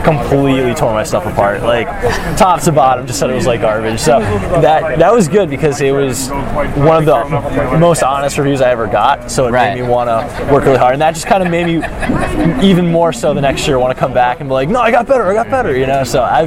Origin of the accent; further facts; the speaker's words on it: New York, United States; When I first started going around to cons when I was in college, I'm from New York, so the New York Comic Con 2008, I think, was the first one I went to.